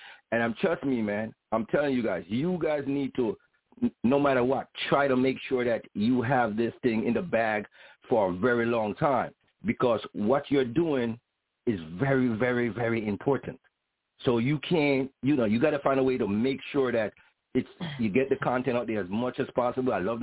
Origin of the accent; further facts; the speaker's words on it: Jamaica; Yes, I'm a Jamaican dude on it.